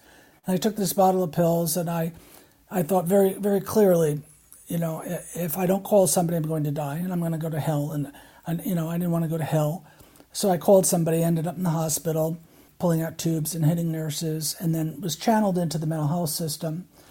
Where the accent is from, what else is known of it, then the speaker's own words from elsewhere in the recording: Southold, New York, United States; I grew up on the North Shore on the very end in a little town called Southold by Greenport, which is now a kind of a destination town